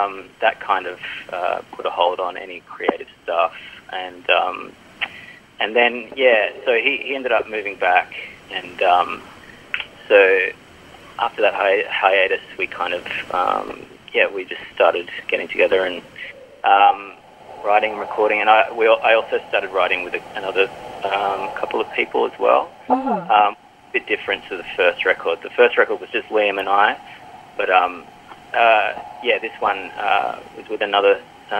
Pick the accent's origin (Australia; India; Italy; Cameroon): Australia; Adelaide, South Australia; now in Melbourne, Australia; I recruited those two, and we're all friends from Adelaide anyway, so it worked out really well.